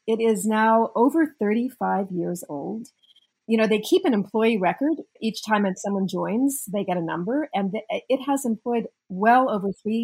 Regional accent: South Africa; born there; I was born in South Africa

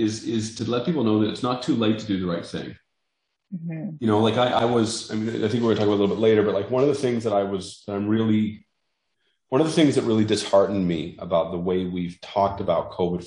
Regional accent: North Bay, Ontario, Canada; I grew up in North Bay, which is a town of 50, 60,000 people, but it's, you know, it's Northern Ontario, a great place.

